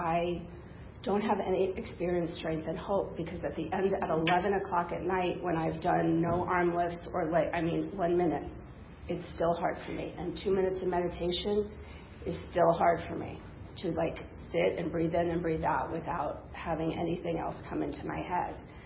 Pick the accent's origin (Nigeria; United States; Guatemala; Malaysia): United States; New York; I grew up in New York. I was one of middle child of three girls.